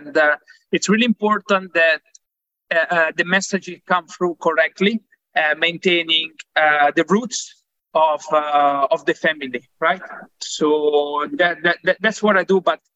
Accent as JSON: {"language": "English", "town": "Milan", "region": "Lombardy", "country": "Italy", "second_language": "English", "said": "As I'm from Milan, for us, Amaro, it's in our DNA."}